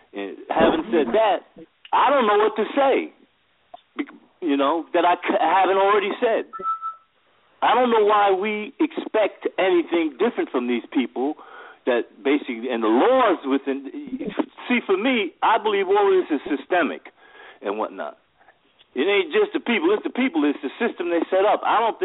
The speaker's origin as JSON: {"language": "English", "region": "New York", "country": "United States", "tie": "born or raised there", "said": "I witnessed this growing up in New York."}